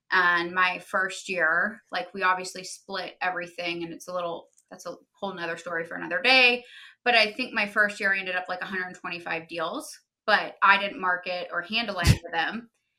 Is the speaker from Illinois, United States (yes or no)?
no; Jupiter, Florida, United States; I was born and raised in Jupiter, and I love where I live, and I'll never live anywhere else.